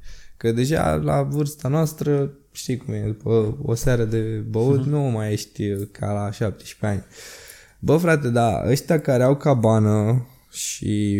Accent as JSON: {"language": "Romanian", "country": "Romania", "said": "e foarte greu ca român să dai, nu știu, 600 de lei pe 3 nopți de cazare la Moeciu"}